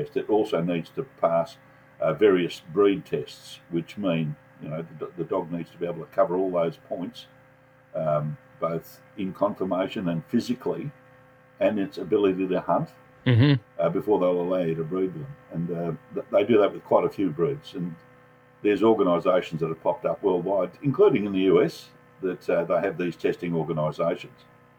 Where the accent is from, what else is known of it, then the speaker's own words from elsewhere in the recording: Australia; I'm a full-blooded Serb, even though I was raised in Australia. My family background is Serbian